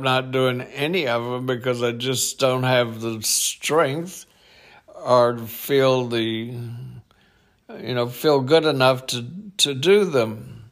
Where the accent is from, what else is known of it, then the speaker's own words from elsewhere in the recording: Texas, United States; I'm in Texas. It's where I'm from, my home state.